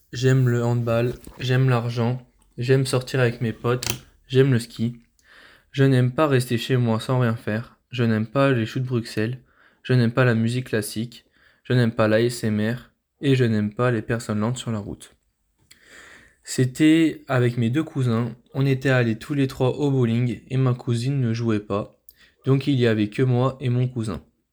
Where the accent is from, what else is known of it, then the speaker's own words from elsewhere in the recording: Romans-sur-Isère, Auvergne-Rhône-Alpes, France; born there; j'ai 15 ans et je suis né à Romans le 13 novembre 2008.